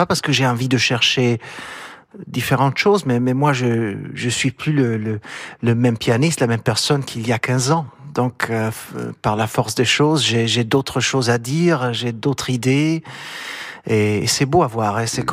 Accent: Ticino, Switzerland; J'ai grandi au Tessin, une autre région qui est très très belle aussi.

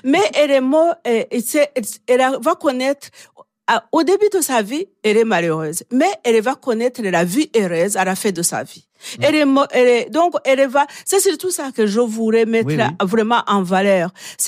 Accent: Rwanda; Si vous allez chez moi au Rwanda, vous êtes Muzungu.

